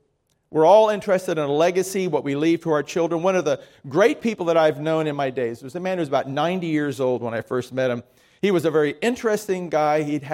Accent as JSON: {"language": "English", "town": "Miami", "region": "Florida", "country": "United States", "tie": "born or raised there", "said": "But I grew up in Miami where I had to walk through one to go to junior high school, and so I'm not afraid of them."}